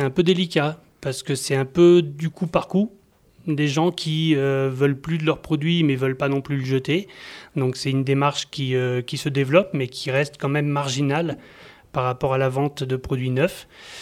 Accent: Méaudre, Auvergne-Rhône-Alpes, France; moved away as an adult; Alors, pour la petite histoire, donc j'ai grandi à Méaudre. Je suis arrivé à Méaudre quand j'avais 6 ans. J'ai grandi ici, j'ai fait ma scolarité sur le Vercors

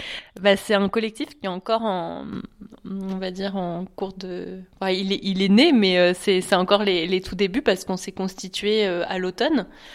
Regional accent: Caen, Normandy, France; now in Royan, France; En fait, moi de base je suis normande, je viens de Caen et j'ai emménagé dans le Royan il y a un an et demi.

